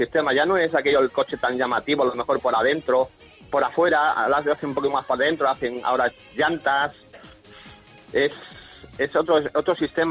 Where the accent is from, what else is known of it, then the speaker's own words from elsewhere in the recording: Blanes, Catalonia, Spain; Yo soy de Blanes